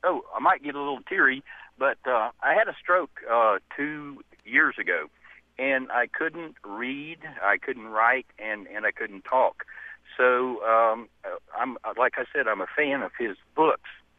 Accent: Florida, United States; I was raised in Central Florida

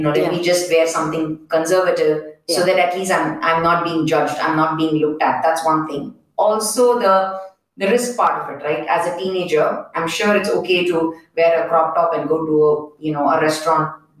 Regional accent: Chennai, Tamil Nadu, India; I could not take the public transport growing up in Chennai in pants.

